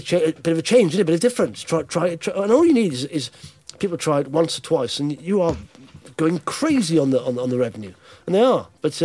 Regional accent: Blackwood, Wales, United Kingdom; no, not one in Blackwood, my hometown.

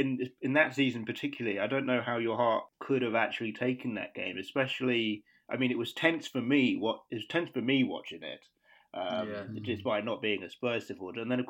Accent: Bath, South West England, United Kingdom; But growing up in Bath, there was no way that I could support anyone else.

